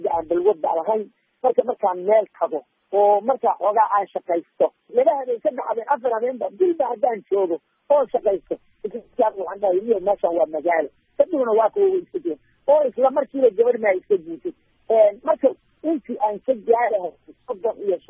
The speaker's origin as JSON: {"language": "Somali", "region": "Gedo", "country": "Somalia", "tie": "born there", "said": "degmada la yidhaahda barry oo kiniinka shanaad iyo degmada luuq meel xidiidooda ah baan ku dhashay"}